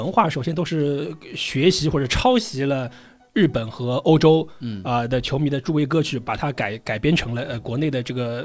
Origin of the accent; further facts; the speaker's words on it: Zhejiang, China; 是这样的，其实因为我是浙江人嘛